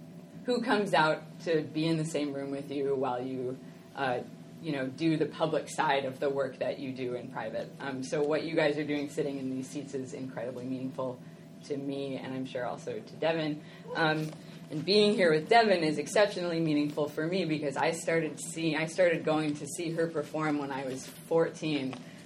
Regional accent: Charlottesville, Virginia, United States; now in Brooklyn, United States; So I'm from Brooklyn in the sense that I live in an apartment there with my partner who is also from Charlottesville, and I am also from Charlottesville, and I grew up here

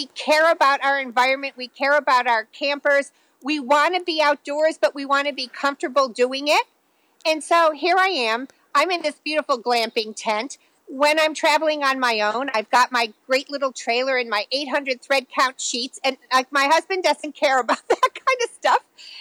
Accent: New Jersey, United States; And I, you know, I'm from New Jersey, so I actually flew here because I've been following this campground for so long

